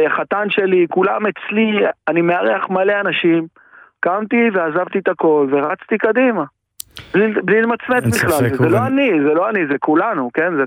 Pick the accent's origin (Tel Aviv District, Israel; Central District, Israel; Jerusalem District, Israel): Tel Aviv District, Israel; Herzliya; נכון, במקור אני מהרצליה.